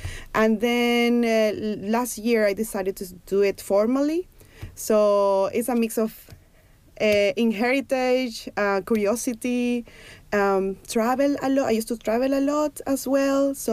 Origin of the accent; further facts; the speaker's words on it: Ecuador; But because I'm from Ecuador, I decided to do a tuna ceviche style salad